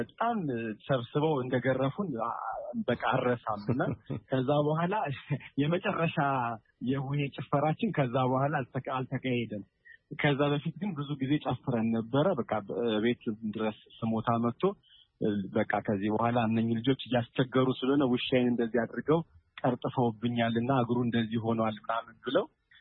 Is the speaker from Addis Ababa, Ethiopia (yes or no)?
yes; Addis Ababa, Ethiopia; እዚሁ አዲስ አበባ አካባቢ ነው የተወለድነው እና ያደግነው